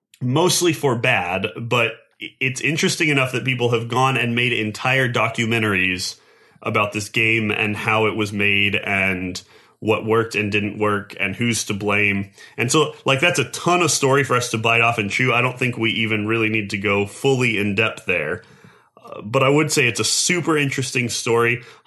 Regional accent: New Mexico, United States; No, that one is true. I grew up in New Mexico.

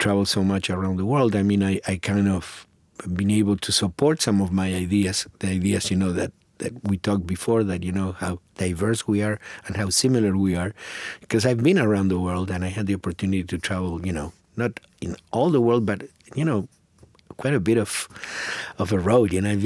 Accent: Argentina; moved away; So in that context, you know, I came from Argentina to look at the world

